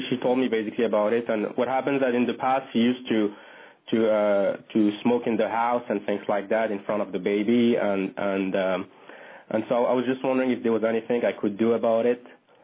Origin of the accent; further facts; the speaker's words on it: East Bay, California, United States; I'm actually from the East Bay.